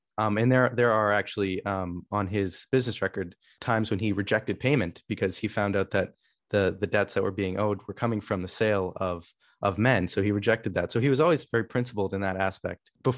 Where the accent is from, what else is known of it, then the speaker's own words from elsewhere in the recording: Natick, Massachusetts, United States; And of course, Natick is also my hometown.